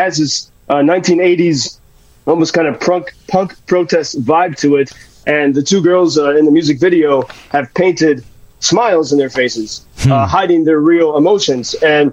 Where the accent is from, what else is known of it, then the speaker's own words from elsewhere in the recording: Ireland; now in Ukraine; as an Irishman. My family's about Irish and from the southwest of Ireland, and I grew up learning so much of the struggle of the Irish people for freedom.